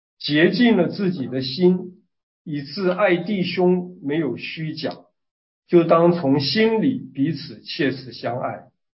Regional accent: China; 我们在北美生活，有时候会碰见一些西国的弟兄姊妹，就是我们中国人讲老外他们呢是讲英文的

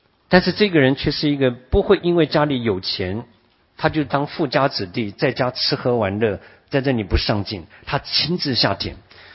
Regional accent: Wenzhou, Zhejiang, China; 被咱们温州人打得七零八落、稀里哗啦的

